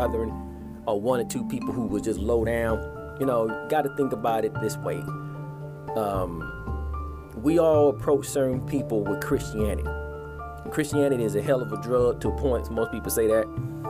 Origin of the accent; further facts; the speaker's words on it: Atlanta, Georgia, United States; So because I'm from Atlanta.